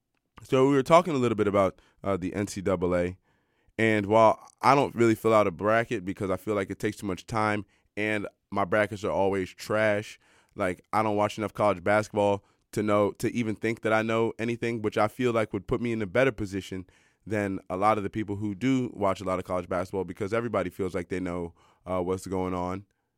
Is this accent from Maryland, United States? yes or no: yes; Maryland, United States; I'll just root against Duke because I'm from Maryland, and that's what you do.